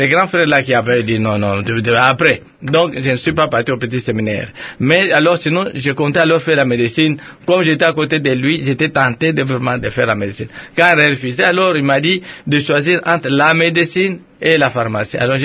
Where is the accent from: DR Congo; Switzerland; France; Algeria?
DR Congo; Katanda, Kasaï-Oriental; Chez nous, à Katanda, à Ngulungu, à Katanda, on était vraiment, j'étais orphelin.